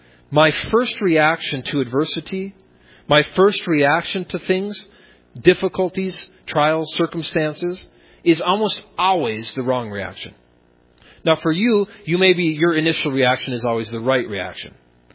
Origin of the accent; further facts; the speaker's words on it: Minnesota, United States; I used to say I grew up on the Iron Range thinking that the word was frustration.